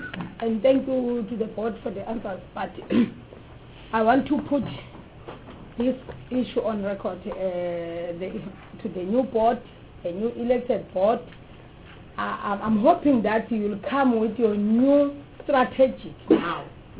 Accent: Eastern Cape, South Africa; English is a second language; You take half from Abatembe, I'm from Abatembe, of course.

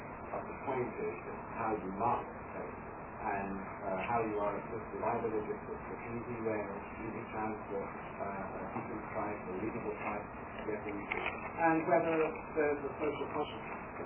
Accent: South Africa; but I'm South African

